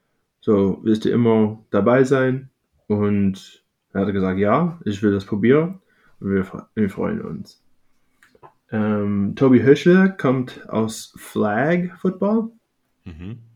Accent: Chicago, Illinois, United States; German is a second language; Ich komme auch aus Chicago.

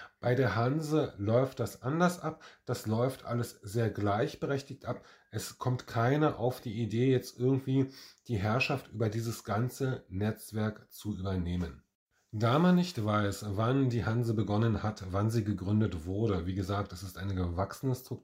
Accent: Lübeck, Schleswig-Holstein, Germany; ich komme ja aus Lübeck, ich bin ja ein Teutone

